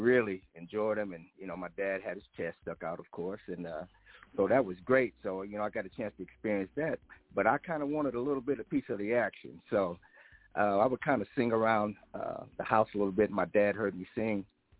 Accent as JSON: {"language": "English", "town": "Fort Wayne", "region": "Indiana", "country": "United States", "tie": "born or raised there", "said": "back when I was growing up in Fort Wayne, Indiana, my parents used to have a company come over"}